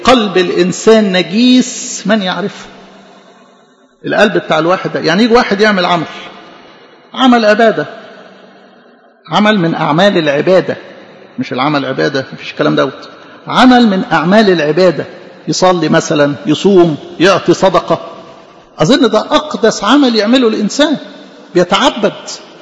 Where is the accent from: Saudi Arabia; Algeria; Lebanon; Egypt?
Egypt; فاكرين لو احنا كمصريين